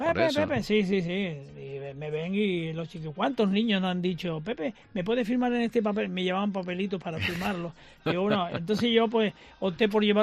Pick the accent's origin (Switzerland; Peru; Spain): Spain; Canary Islands; yo soy canario de mis ocho islas.